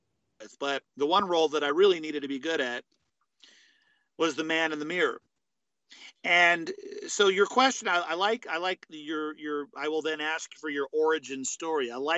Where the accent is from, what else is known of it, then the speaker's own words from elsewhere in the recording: Hollywood, California, United States; I grew up in Hollywood, literally 5 minutes from the Hollywood sign.